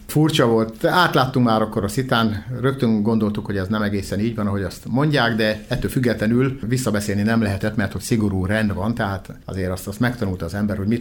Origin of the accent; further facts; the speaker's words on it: Debrecen, Hajdú-Bihar, Hungary; kiderült, hogy én debreceni vagyok, még akkor is, hogyha Szolnokról jöttem haza